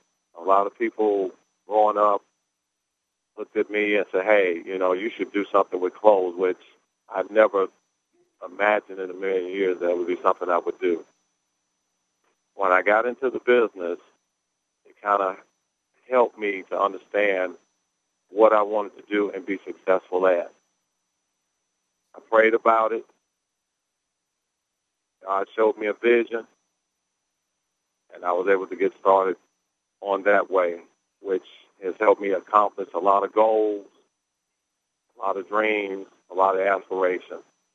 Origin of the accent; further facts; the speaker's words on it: Chicago, Illinois, United States; also born or lived in Memphis; for me is because I am from Chicago and I lived in Memphis, a lot of my friends who were playing in the NBA